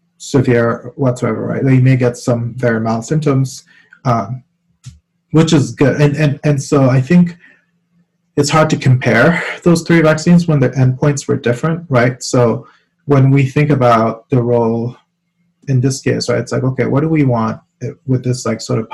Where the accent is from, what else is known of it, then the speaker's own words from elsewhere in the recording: Cameroon; now in United States; I grew up in Cameroon before I moved here to the United States.